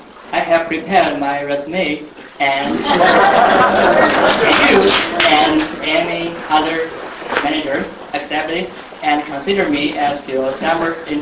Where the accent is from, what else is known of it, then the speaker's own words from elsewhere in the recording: China; English is a second language; moved away as an adult; now in United States; I'm from China, and I'm a first year graduate student.